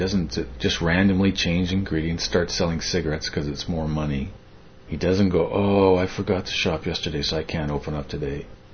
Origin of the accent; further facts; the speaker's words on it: Canada; moved away; for me as a Canadian transplant, it's hard to get used to.